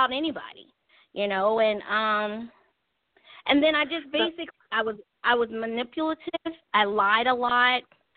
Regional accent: Palm Beach, Florida, United States; now in Atlanta, United States; I'm originally from Palm Beach, Florida, but I now live in Atlanta, Georgia.

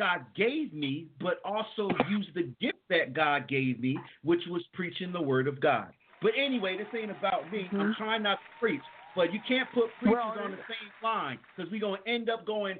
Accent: New Jersey, United States; I'm from Central Jersey, from where Jersey City is located, Irvington, Plainfield, New Jersey, in Central Jersey. That's where I'm located

